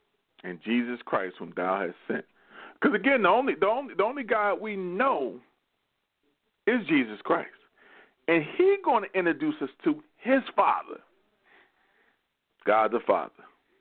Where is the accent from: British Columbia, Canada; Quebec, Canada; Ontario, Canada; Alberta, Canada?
Ontario, Canada; Toronto; Hey, where you from? I'm not sure. I'm from Toronto.